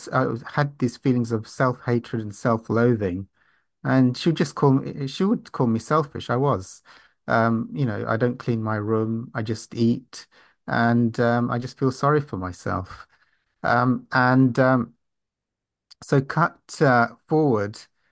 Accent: London, United Kingdom; I'm an overeater from London, United Kingdom.

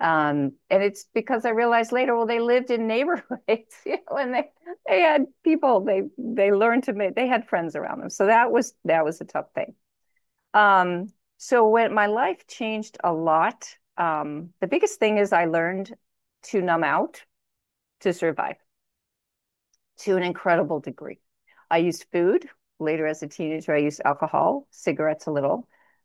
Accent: New York, United States; also born or lived in Tennessee; I grew up in New York and I lived in Tennessee, and now I'm out here. And I've noticed that sometimes when I go back to certain memories and time periods, I lapse into the accent.

